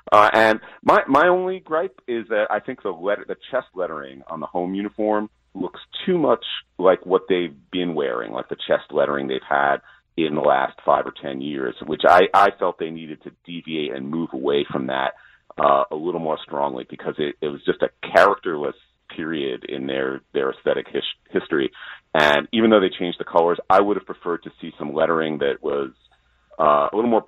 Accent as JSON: {"language": "English", "region": "New York", "country": "United States", "said": "I'm from New York myself, and you mentioned the Yankees earlier"}